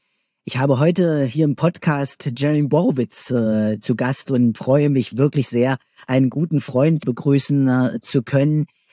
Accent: Germany; in meinem Heimatland, in der Bundesrepublik Deutschland

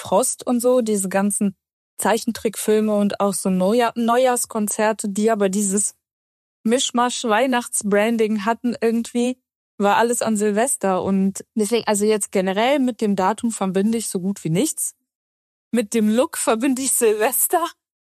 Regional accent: Kazakhstan; ich komme aus Kasachstan, das ist ja erstmal ein muslimisches Land, ne, wo aber auch sehr viele Christen sind, die aber orthodox sind.

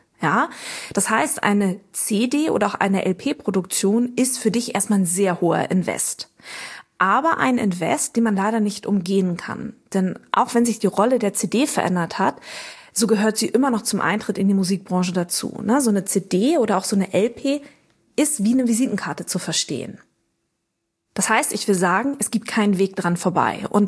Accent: Hamburg, Germany; ich bin Hamburgerin, ich wohne in Hamburg

